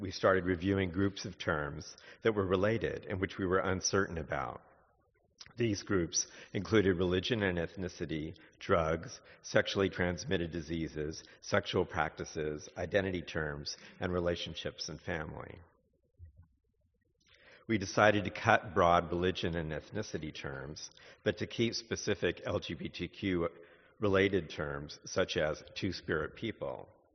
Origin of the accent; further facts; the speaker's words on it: Los Angeles, California, United States; from Los Angeles, California, from Loyola Marymount University.